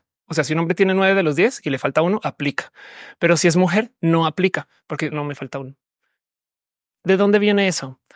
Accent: Colombia; now in Mexico; México en particular, yo soy colombiana

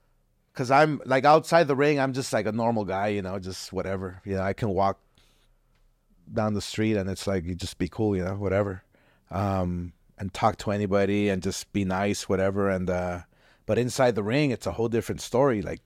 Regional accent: Los Angeles, California, United States; I grew up in East

